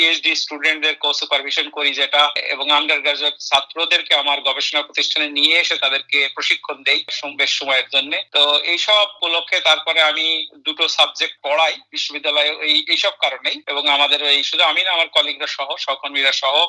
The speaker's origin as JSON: {"language": "Bangla", "country": "Bangladesh", "tie": "born or raised there", "also_born_or_lived": "United Kingdom / New Zealand", "moved": "yes", "lives_now": "Australia", "said": "যেহেতু আমি বাংলাদেশে বড় হয়েছি, যদিও আমি বাংলাদেশ ছেড়েছি অনেক বছর হলো, প্রায় 24 বছর আগে আমি বাংলাদেশ থেকে এসেছি, কিন্তু আমি আমার লেখাপড়ার সুবাদে আমি যুক্তরাজ্যে থেকেছি, আমি নিউজিল্যান্ড সরকারের গবেষণা প্রতিষ্ঠানে কাজ করেছি এবং এখন তো অস্ট্রেলিয়াতে কাজ করছি।"}